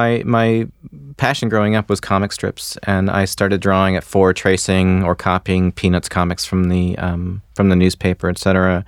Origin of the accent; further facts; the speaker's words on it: Michigan, United States; And I'm from Michigan, so the thought of moving to California to make cartoons just seemed way, way, way out of reach for me